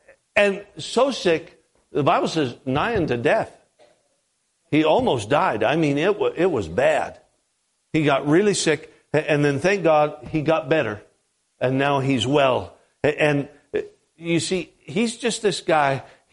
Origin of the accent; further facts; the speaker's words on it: Alaska, United States; I grew up in Alaska. 9 months out of the year, there's snow on the ground, there's mud, there's slush.